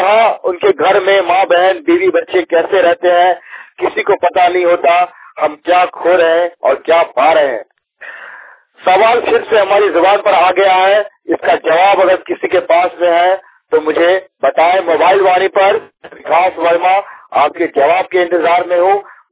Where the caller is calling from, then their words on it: Daru, Jharkhand, India; Mobile वाणी दारू प्रखंड से।